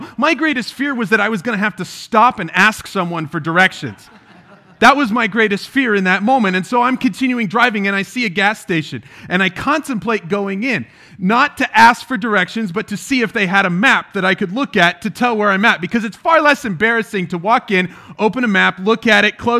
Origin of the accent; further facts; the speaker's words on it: United States; I mean, I'm an American. I pay my taxes.